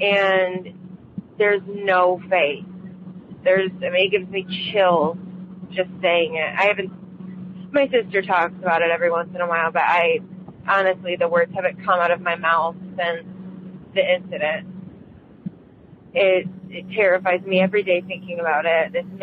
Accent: Michigan, United States; I'm from Michigan

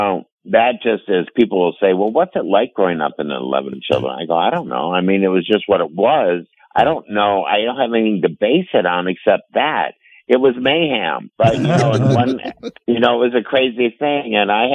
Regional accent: Minnesota, United States; You know, I grew up in Minnesota.

